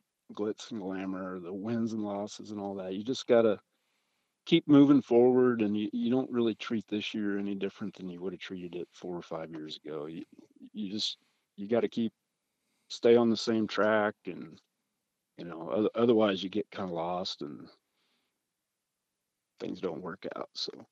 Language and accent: English; Audubon, United States; So it's always been a big game for me just because I'm from Audubon.